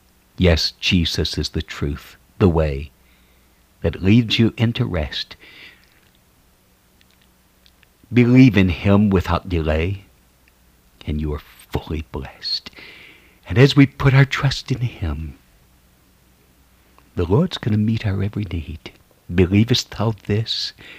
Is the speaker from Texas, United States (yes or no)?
yes; Texas, United States; I'm from Texas originally, but I was way up there in Chicago, the windy city there on Lake Michigan